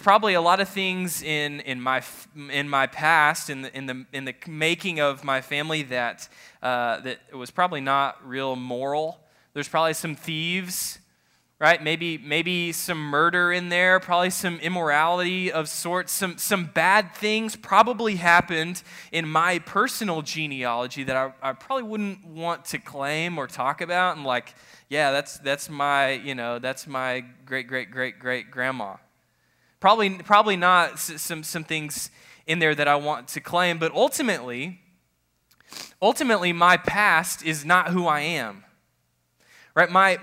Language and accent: English; Oklahoma, United States; I'm from Oklahoma, so there's a little bit of Native American.